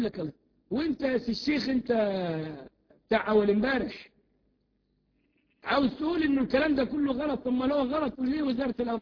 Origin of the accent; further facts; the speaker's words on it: Egypt; طب احنا عندنا كمصريين النذر لله. انا اقول لك ان انا نشأت في قرية ما يعرفوش النذر لله